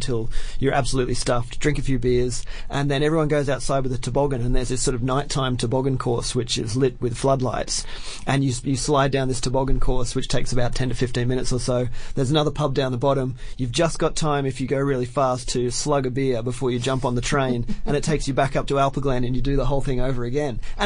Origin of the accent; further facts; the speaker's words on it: Australia; being Australian